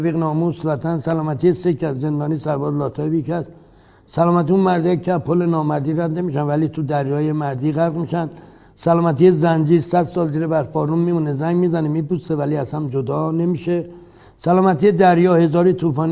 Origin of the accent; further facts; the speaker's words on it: Ardabil, Ardabil Province, Iran; first language Azerbaijani; Persian is a second language; خودم آذری زبونم، بچه اردبیلم،